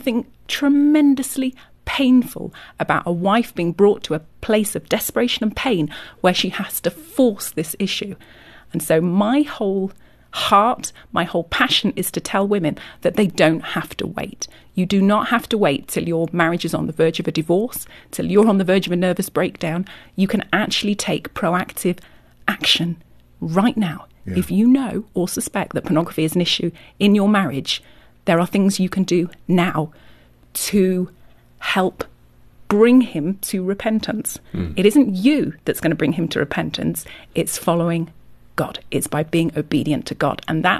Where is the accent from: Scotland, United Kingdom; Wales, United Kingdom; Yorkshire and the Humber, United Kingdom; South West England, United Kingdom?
Yorkshire and the Humber, United Kingdom; now in United States; I'm from England, from Yorkshire.